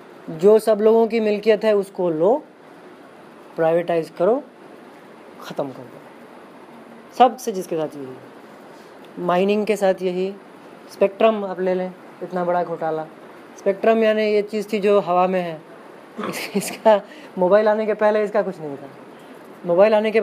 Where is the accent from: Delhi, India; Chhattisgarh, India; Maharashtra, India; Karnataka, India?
Maharashtra, India; Mumbai; बम्बई में, मैं बम्बई से हूँ, बम्बई में सब यही हुआ